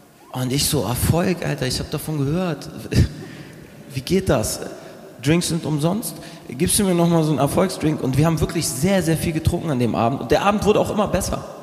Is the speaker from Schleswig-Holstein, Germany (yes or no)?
no; Hamburg, Germany; man kommt sich ein bisschen provinziell vor als Hamburger auch